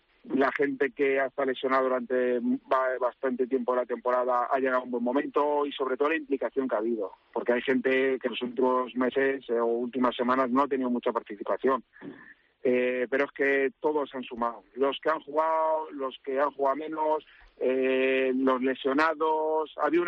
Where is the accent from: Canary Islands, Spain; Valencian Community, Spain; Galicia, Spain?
Valencian Community, Spain; Alicante; soy de Alicante, soy herculano, mi padre herculano, mi abuelo herculano.